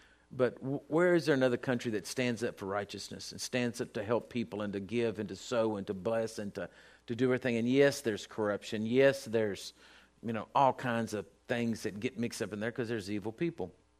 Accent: Texas, United States; You know that I am glad and thank God every day that I was born in America and born in Texas, and this is where I've lived, and I think we're all privileged and blessed.

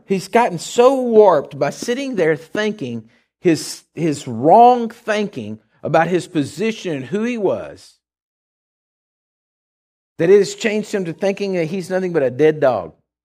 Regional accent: Texas, United States; asks us where we're from, we'd all say Texas. You know, we don't want to claim the United States. We're just from Texas.

